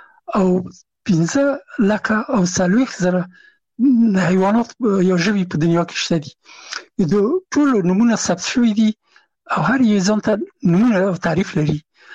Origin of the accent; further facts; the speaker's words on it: Afghanistan; هغه زه نه پېژندلم چې زه هم افغان یم او ما ته یې نه پېژنده چې افغان یم